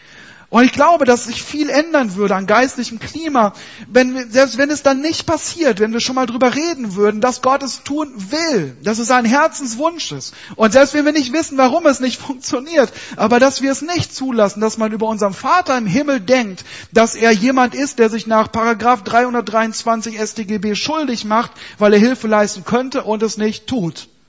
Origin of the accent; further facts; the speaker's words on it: North Rhine-Westphalia, Germany; das sagt man so bei uns im Ruhrgebiet.